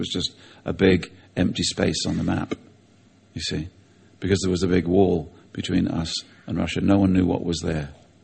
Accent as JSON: {"language": "English", "region": "South West England", "country": "United Kingdom", "tie": "born or raised there", "said": "And when I grew up in Cornwall, so a far distant place for me was sort of like London. It was way off to the north. I'd never been to London."}